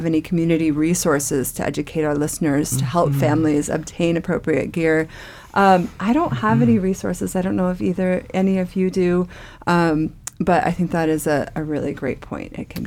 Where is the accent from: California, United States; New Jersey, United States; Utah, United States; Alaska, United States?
Alaska, United States; Petersburg; I know in my hometown in Southeast in Petersburg, the Salvation Army has a policy all winter long where coats are all free.